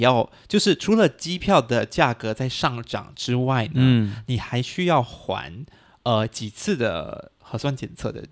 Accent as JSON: {"language": "Chinese", "country": "Singapore", "said": "但是我觉得我们新加坡人有那个需求"}